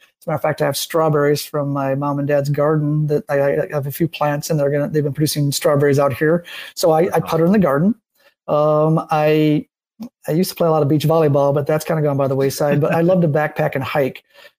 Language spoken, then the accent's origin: English; South Haven, Michigan, United States; And actually, even my hometown in South Haven, now I go home to my folks' house and the Milky Way galaxy is not what it was when I was a kid.